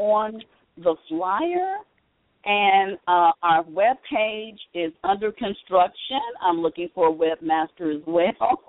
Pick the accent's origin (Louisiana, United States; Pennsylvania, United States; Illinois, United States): Illinois, United States; Chicago; I'm going to Chicago. My hometown.